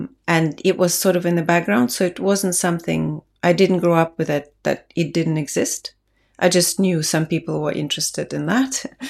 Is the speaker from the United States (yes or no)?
no; Riga, Latvia; Yes. My hometown is Riga, Latvia.